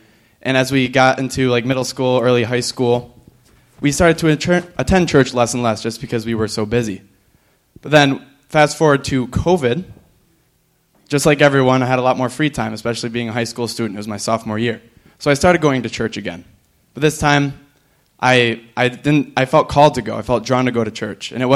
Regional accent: New York, United States; I'm from the Thousand Islands area, so it's pretty far.

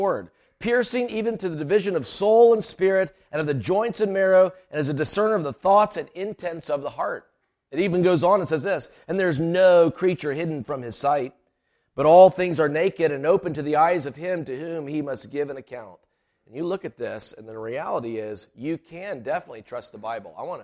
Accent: Simpsonville, South Carolina, United States; I'm actually from Simpsonville originally. I said, so I grew up in Simpsonville. My parents eventually moved to Greenville. That's all suburbs.

